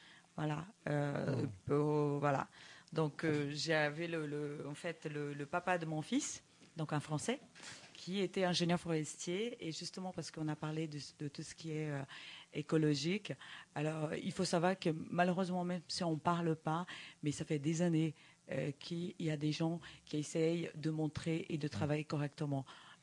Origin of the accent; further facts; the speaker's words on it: Belém, Pará, Brazil; moved away as an adult; Donc, je suis née à Belém, donc à la porte de l'Amazonie. Et puis, donc, je suis restée jusqu'à l'âge de à peu près 18 ans.